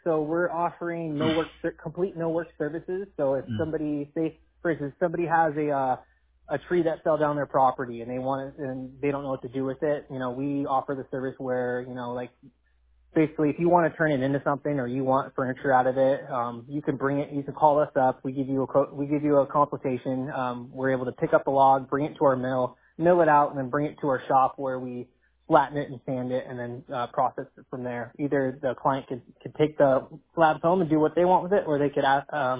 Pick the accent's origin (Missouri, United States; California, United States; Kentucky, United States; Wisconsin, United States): California, United States; Torrance; born there; I was born in Torrance.